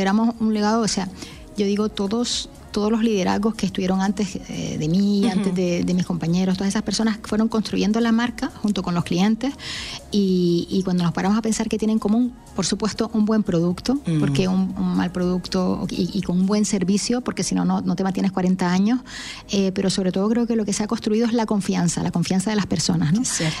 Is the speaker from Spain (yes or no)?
yes; Canary Islands, Spain; moved away as an adult; now in Chile; cuando llegué aquí a Chile, porque sabes que yo soy de las Islas Canarias, en España